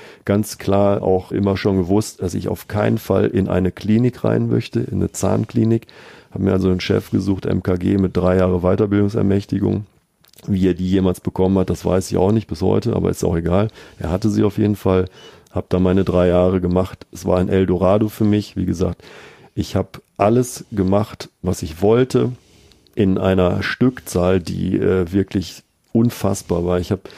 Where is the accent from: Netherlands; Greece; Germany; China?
Germany; Bielefeld, North Rhine-Westphalia; nahe meiner Heimatstadt Bielefeld